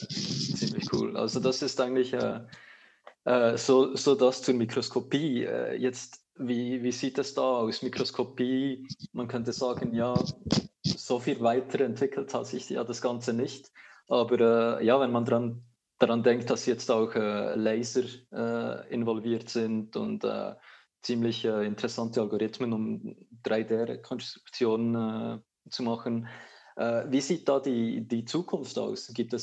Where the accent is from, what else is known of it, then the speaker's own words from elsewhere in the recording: Switzerland; du bist aus Österreich, ich bin aus der Schweiz